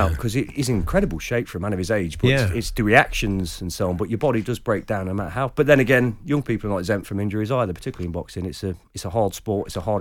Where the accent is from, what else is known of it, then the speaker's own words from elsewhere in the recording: Leicester, East Midlands, United Kingdom; Yeah, well, I'm from Leicester, so before I've moved to the area, I think I'd never been to Cannock either.